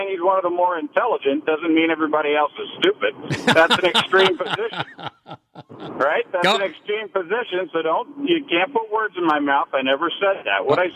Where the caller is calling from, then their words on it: Springboro, Ohio, United States; I'm coming from Springboro